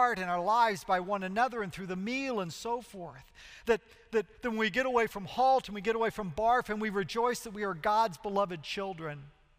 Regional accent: Bridgeton, Missouri, United States; I grew up in Bridgeton, Missouri. A third of it has disappeared because of the airport expansion.

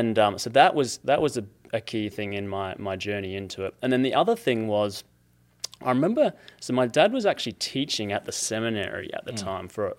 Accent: Adelaide, South Australia, Australia; I'm from Adelaide, South Australia. And if you look at Australia, if you point to the middle and go directly south, that's where we come from.

